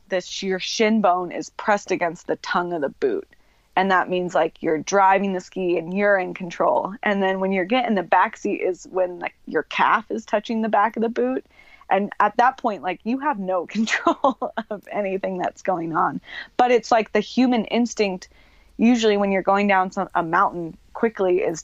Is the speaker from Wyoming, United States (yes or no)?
yes; Jackson, Wyoming, United States; And maybe that's a result also of growing up in Jackson, just surrounded by these awesome mountains